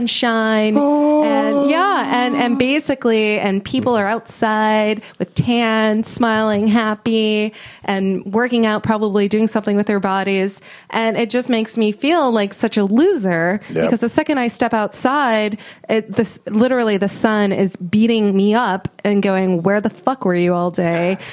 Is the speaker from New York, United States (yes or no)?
no; Minnesota, United States; now in California, United States; In California, I am kind of depressed by the sun sometimes, because growing up in Minnesota, I was trained to be an indoor person for a third out of the year